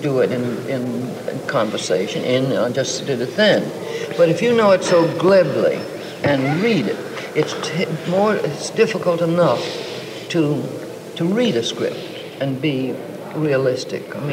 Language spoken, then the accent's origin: English; Louisiana, United States; born there; He was from Maryland, and I was born in Louisiana.